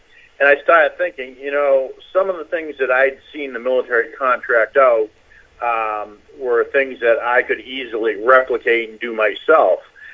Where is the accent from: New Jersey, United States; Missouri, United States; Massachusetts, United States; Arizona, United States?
Massachusetts, United States; Gloucester; Oh, well, I was born in Gloucester, as was my mother and grandmother before me. I went to Gloucester High.